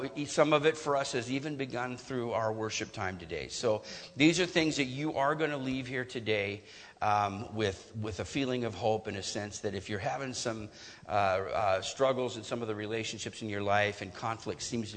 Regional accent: California, United States; So I'm a pastor's kid. I was raised in Northern California, rural Northern California.

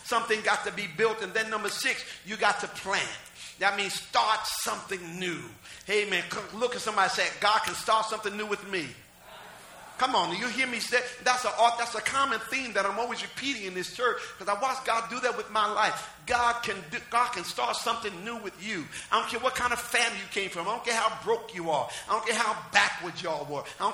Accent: Jersey City, New Jersey, United States; Newark is 5 minutes away from my hometown. But we didn't tear up our city.

